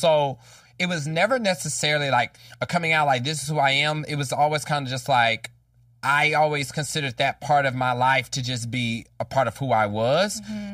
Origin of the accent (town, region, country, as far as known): Kansas, United States; born or raised there